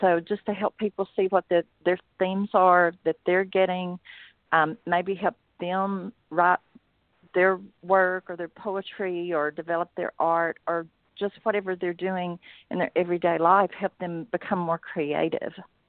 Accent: Tennessee, United States; I grew up in Tennessee, and of course, we're surrounded by the Civil War. I'm from an area where there's still cannons sitting in people's front yards

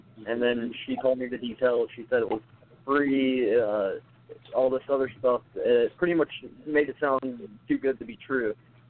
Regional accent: West Virginia, United States; I'm from West Virginia.

